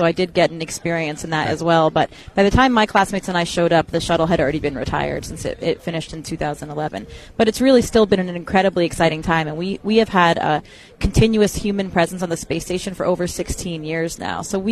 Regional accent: Maine, United States; I am from New England.

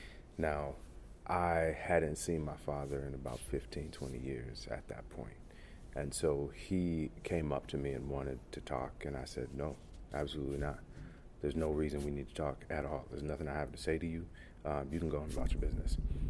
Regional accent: Michigan, United States; moved away as an adult; I'm from Michigan originally. My family's from Mississippi. I was born in Michigan. And I left Michigan to you know, start my life after college.

